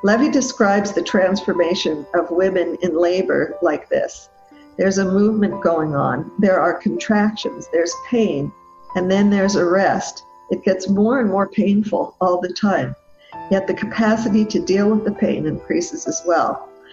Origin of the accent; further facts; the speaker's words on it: Beit She'arim, Northern District, Israel; in my hometown of Beit Sha'alim in Galilee.